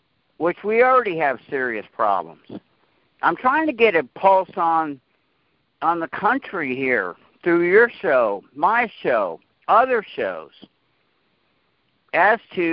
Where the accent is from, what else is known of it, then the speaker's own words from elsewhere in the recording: Scotland, United Kingdom; because I'm Scottish